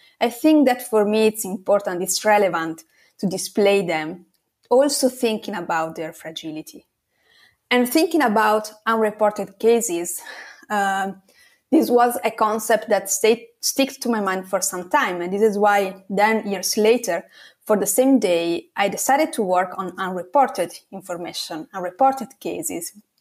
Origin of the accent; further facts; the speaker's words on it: northern Italy, Italy; English is a second language; I went in a welcoming center in my hometown in Northern Italy